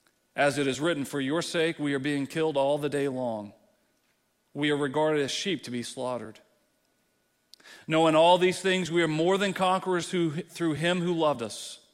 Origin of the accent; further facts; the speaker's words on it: Texas, United States; now in Wildwood, United States; I'm thankful, and it's strange for me to say that as a Texan. You know that. But I'm thankful to the Lord that he brought me here to Wildwood.